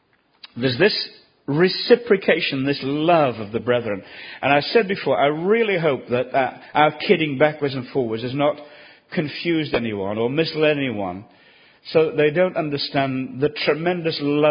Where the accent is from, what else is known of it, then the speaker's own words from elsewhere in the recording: Reading, South East England, United Kingdom; I'm from Reading